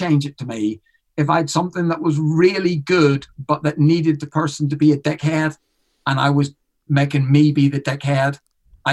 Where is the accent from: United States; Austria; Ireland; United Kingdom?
Ireland; I'm an Irishman in Canada. I'm an Irish on tour in Australia